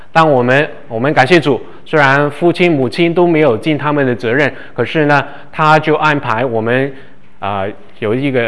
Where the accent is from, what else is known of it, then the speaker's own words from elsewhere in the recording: Hong Kong; now in Canada; 我是 Made in Hong Kong， 我在香港出生长大，1978年我从香港移民到加拿大，